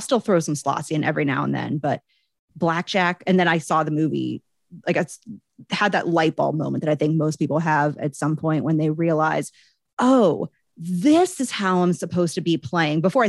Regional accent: Pittsburgh, Pennsylvania, United States; Like I grew up in Pittsburgh.

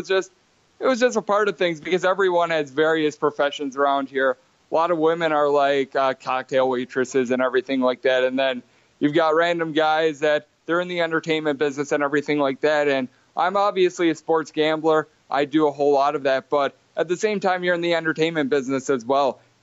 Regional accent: Wisconsin, United States; now in Las Vegas, United States; Also, I am from Wisconsin. During the winters, it snows. In Vegas, I don't have to shovel.

